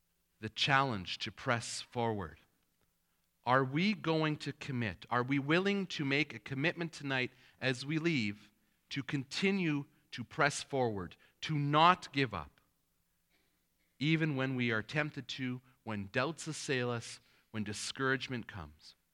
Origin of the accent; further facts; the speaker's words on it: Canada; I'm a Canadian citizen, probably no surprise. I have the passport to prove it.